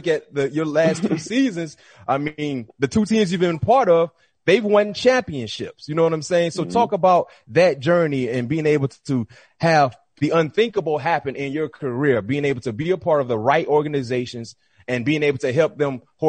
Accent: Florida, United States; We're both from Florida, so we know how the weather in the Sunshine State is.

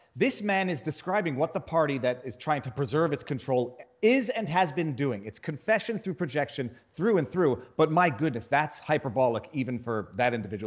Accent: Canada; Look, I come from Canada.

